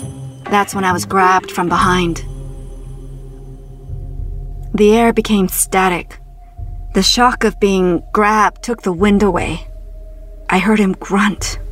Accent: Toronto, Ontario, Canada; I was walking my hometown of Toronto, Canada.

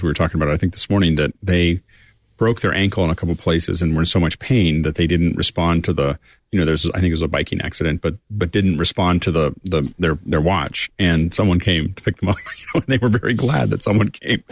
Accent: Pittsburgh, Pennsylvania, United States; I grew up in Pittsburgh.

